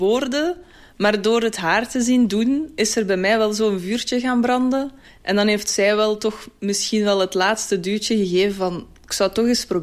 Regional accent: Geraardsbergen, East Flanders, Belgium; Ik ben 27. Ik ben geboren en getogen in Geraarsbergen.

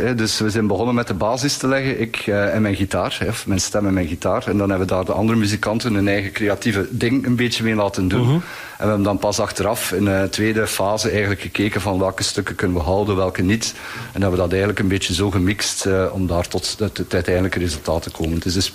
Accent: Ghent, Flanders, Belgium; ik kom zelf uit Gent

